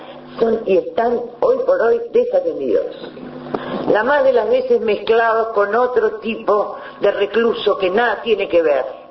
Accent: Uruguay; como uruguayos y uruguayas

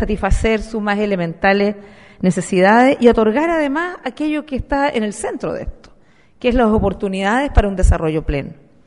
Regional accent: Chile; es muy importante que Uruguay y Chile podamos intercambiar experiencias y colaborar más estrechamente en este ámbito

